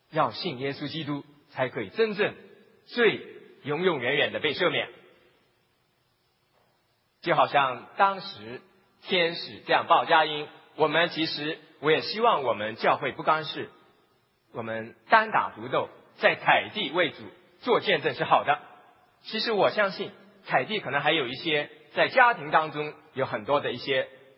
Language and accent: Chinese; Hong Kong; 以前小的时候在香港的时候多么害怕在这个龙蛇混集的这个庙街当中